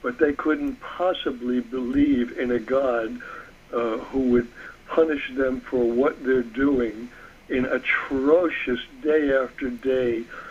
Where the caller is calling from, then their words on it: Lodi, New Jersey, United States; I'm calling from Lodi, New Jersey.